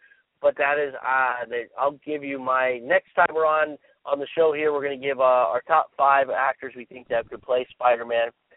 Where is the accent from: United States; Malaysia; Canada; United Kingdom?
United States; Apopka, Florida; Now, I'm from Orlando, Florida, and the producers are actually from Orlando, Florida, from Apopka. Out of all places. Actually, that's where I'm from, Apopka.